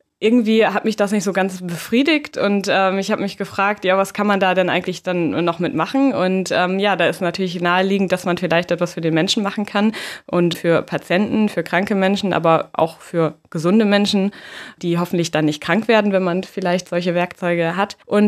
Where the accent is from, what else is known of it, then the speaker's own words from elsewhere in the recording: Oldenburg, Lower Saxony, Germany; moved away as an adult; Ich komme eigentlich aus Oldenburg, aus Norddeutschland, bin also dann relativ früh relativ weit weggegangen